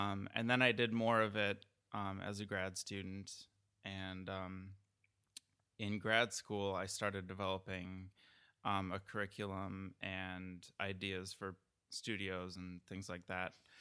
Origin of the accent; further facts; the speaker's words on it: Wausau, Wisconsin, United States; I'm from Wausau, Wisconsin.